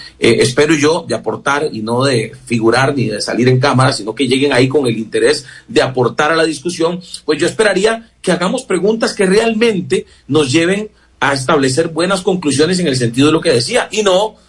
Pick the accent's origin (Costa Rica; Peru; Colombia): Costa Rica; ¿Qué consecuencias podríamos estar hoy sufriendo como costarricenses, como país, a causa de esa influencia de aquel momento?